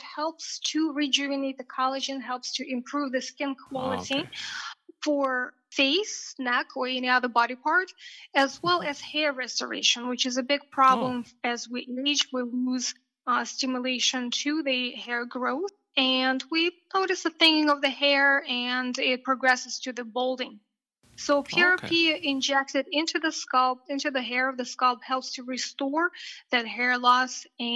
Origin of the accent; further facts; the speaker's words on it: Russia; accent: Russian; English is a second language; moved away as an adult; now in Florida, United States; Originally, I'm from Russia, so I'm sure you can hear my accent. And I grew up in Russia. I went to medical school there.